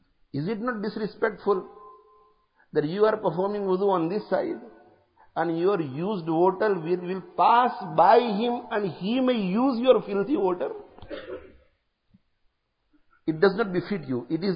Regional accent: Pakistan; I am a Pakistani and I am respecting this imam because he is a Pakistani.

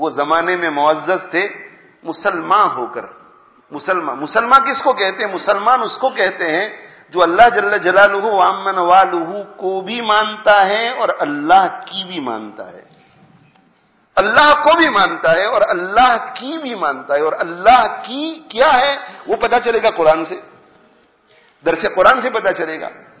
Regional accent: India; born there; میں پاکستانی نہیں, ہندوستان میں میری پیدائش ہوئی ہے.

